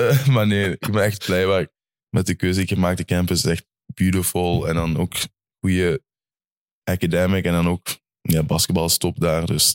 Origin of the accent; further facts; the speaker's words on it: Belgium; now in New Jersey, United States; ik ben ook van België naar gekomen